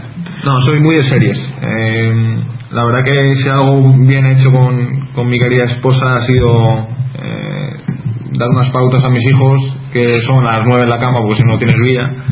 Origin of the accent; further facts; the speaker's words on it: Madrid, Community of Madrid, Spain; yo soy de Madrid y no me gusta el chotis